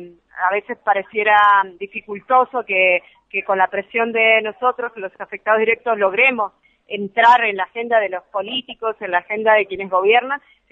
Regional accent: Patagonia, Argentina; el retornar a mi tierra, al sur, a la Puelgulimapu, allí en la Patagonia

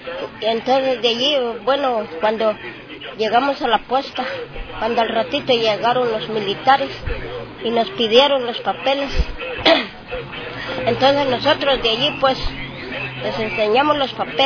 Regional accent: Honduras; son hondureños y somos hondureños nosotros también

